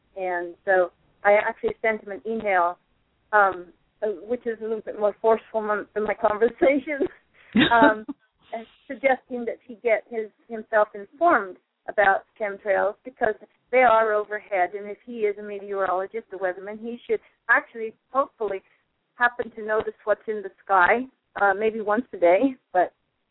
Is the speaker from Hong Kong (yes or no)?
no; Bedford, East of England, United Kingdom; born there; also born or lived in London; I was born in Bedford and lived in London.